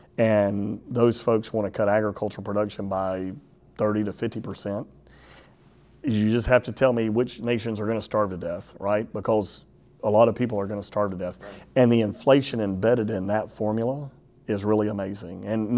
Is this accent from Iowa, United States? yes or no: no; Florida, United States; Well, I think, you know, growing up in East Pasco County and seeing what our water wars were like in Pasco County